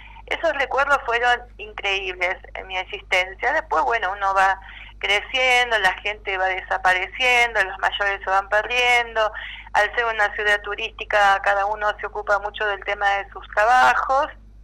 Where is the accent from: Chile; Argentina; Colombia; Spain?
Argentina; Argentina